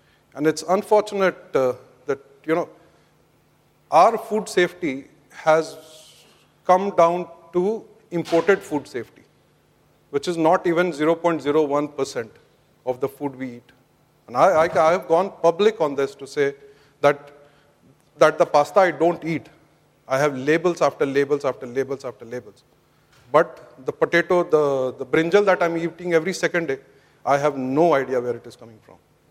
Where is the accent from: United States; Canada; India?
India; In the morning, as Indian, at sometimes you feel you can stand up and bow your head in shame.